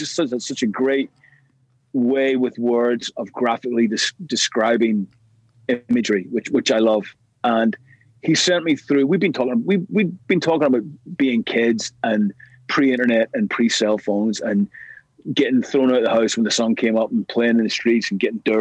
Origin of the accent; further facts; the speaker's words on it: Belfast, Northern Ireland, United Kingdom; we grew up together in East Belfast